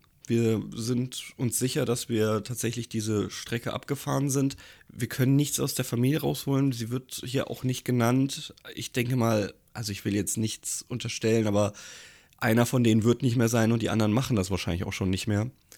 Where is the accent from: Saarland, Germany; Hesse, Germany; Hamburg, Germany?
Hesse, Germany; Giessen; bin ja auch ein Frankfurter Kind. Ja, ich bin zwar in Gießen groß geworden